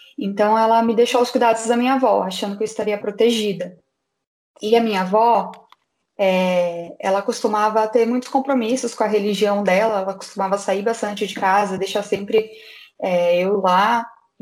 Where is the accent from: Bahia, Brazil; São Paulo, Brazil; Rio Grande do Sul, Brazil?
São Paulo, Brazil; Campinas; eu tenho 24 anos, sou do Brasil, no caso, né, de Campinas, interior de São Paulo.